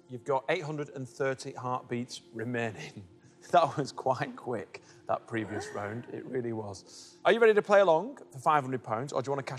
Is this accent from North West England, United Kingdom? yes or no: yes; North West England, United Kingdom; Please don't write in and complain. I'm from Lancashire, a bit of rivalry, that's all it is.